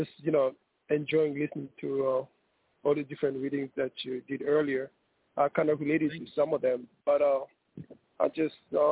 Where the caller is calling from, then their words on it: New York City, New York, United States; I'm calling from New York City. Manhattan.